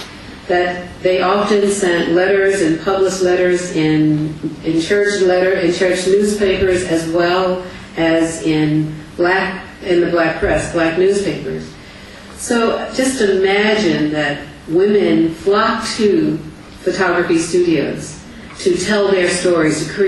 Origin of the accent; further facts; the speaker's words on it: Philadelphia, Pennsylvania, United States; The notion that I experienced growing up in Philadelphia and then also looking at photographs and studying here